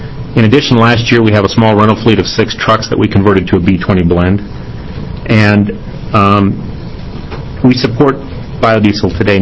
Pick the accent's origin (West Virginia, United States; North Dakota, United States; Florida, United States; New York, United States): North Dakota, United States; Growing up in North Dakota, as I did, I saw and knew lots of farmers that got paid not to grow crops.